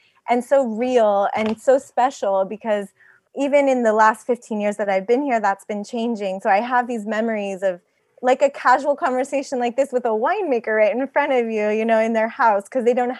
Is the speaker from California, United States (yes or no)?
yes; Napa, California, United States; And I grew up in Napa, so it's like, it's a more commercial experience.